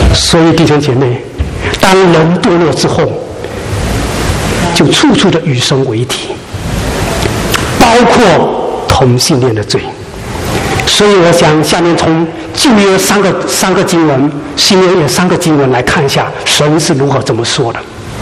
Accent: China; 好像我们中国人也有说窈窕淑女，君子好逑

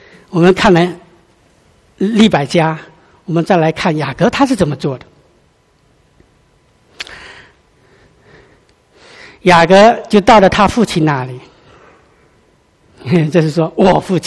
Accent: China; now in Sydney, Australia; 特别我们中国人哈

